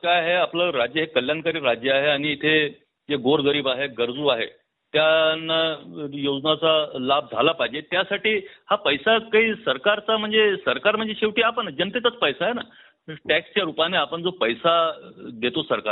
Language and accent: Marathi; Maharashtra, India; आता मी विदर्भाचा आहे त्यामुळे सांगतो तुम्हाला